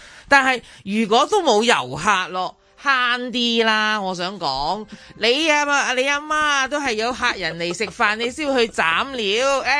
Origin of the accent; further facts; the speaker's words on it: Xinhui, Guangdong, China; 好彩我系新会人，当年妈妈过身，剩低最大嘅遗产就系嗰几大樽嘅新会陈皮。